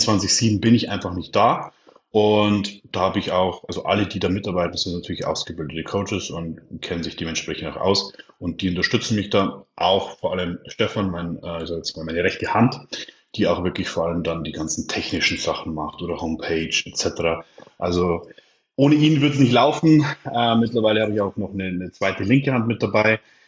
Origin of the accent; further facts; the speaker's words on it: Regensburg, Bavaria, Germany; in 9 Tagen 32 Jahre alt. Also wenn ihr das hört, wahrscheinlich bin ich dann schon 32 Jahre alt, bin Sportökonom, komme aus Regensburg